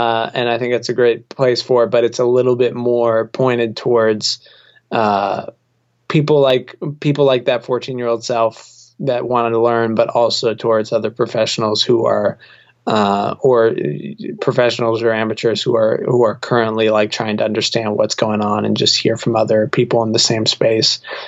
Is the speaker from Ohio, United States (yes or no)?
no; New Hampshire, United States; music industry that I was discovering from being in Nashville, but I had never really known existed growing up in New Hampshire.